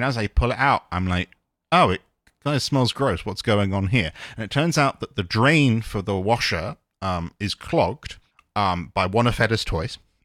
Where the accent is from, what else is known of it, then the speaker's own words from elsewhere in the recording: United Kingdom; I'm British, by the way, and I say a bunch of British stuff.